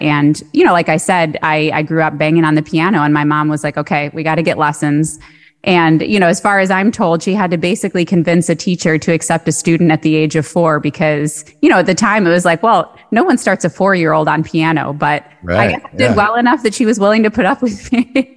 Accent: Michigan, United States; So I grew up in Metro Detroit area, about 30 minutes outside of Detroit.

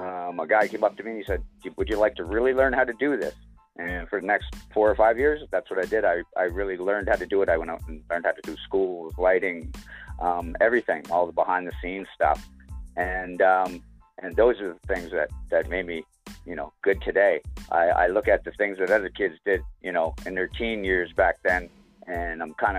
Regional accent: Halifax, Nova Scotia, Canada; I'm from the East Coast of Canada, Halifax, Nova Scotia.

